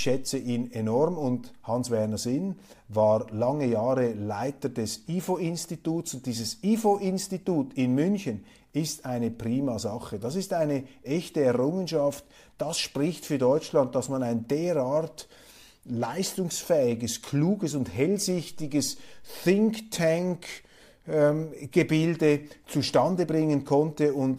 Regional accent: Switzerland; als Schweizer, als Kleinstaatler, der nie von diesen imperialen Versuchungen angekränkelt wurde

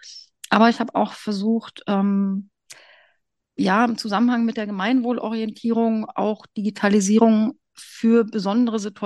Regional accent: Brandenburg, Germany; Ich komme aus Brandenburg. Ich habe mich zwischendurch, wie viele andere, zum Mauerfall junge Frauen auch viel herumgetrieben im Rest der Welt und auch in Westdeutschland. Aber seit vielen Jahren bin ich wieder zurück in Brandenburg

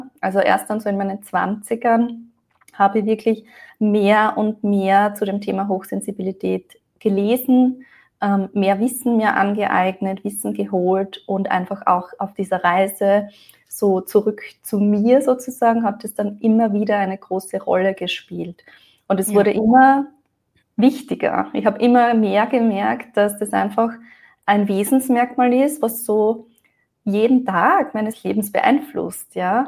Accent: Austria; Ich komme aus Österreich, lebe auch in Österreich, ja. Komme aus den Bergen und genau, bin jetzt 33 Jahre alt

